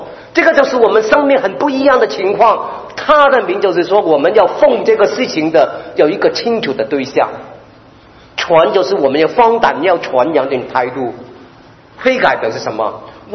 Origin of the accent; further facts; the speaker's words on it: Hong Kong; Chinese is a second language; now in Canada; 听到我的口音是我是香港土生土长